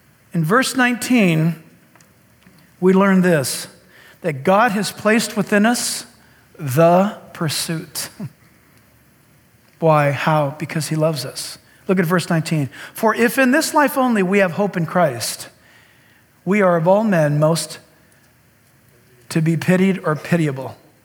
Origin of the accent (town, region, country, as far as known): San Diego, California, United States; born there